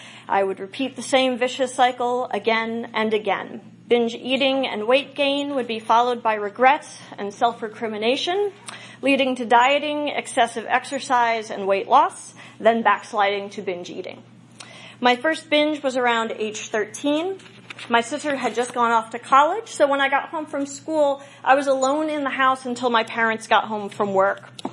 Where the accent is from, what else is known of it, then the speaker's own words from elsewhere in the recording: Princeton, New Jersey, United States; born there; A little family history. I was born in Princeton, New Jersey.